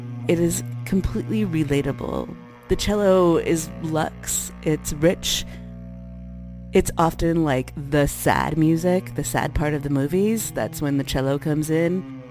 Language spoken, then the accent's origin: English; La Crête, Alberta, Canada; now in Toronto, Canada; I am a half-Cree, half-Mennonite cellist and composer. I'm originally from Treaty 8, Northern Alberta, North Tall Cree Reserve on my dad's side, Buffalo Head Hills, Lacrete, Alberta on my mom's side.